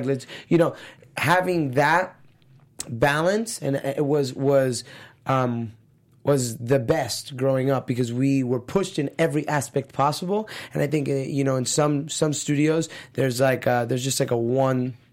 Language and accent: English; Miami, Florida, United States; So, like, growing up in Miami, I went to Florida Christian High School